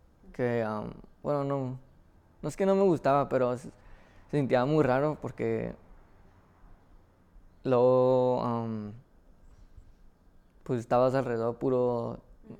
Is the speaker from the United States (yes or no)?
yes; United States; yo nací aquí en Estados Unidos y crecí toda mi vida aquí